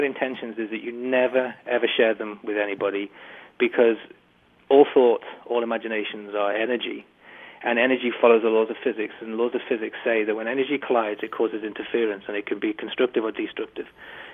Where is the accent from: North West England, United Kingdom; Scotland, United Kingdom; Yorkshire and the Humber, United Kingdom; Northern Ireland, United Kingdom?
North West England, United Kingdom; Liverpool; I'm a lad from Liverpool who has no identifiable skill or talent